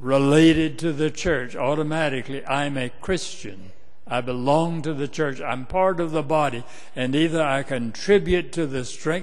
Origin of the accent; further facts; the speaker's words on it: Greenville, United States; I grew up in St. Paul Methodist Church in Greenville.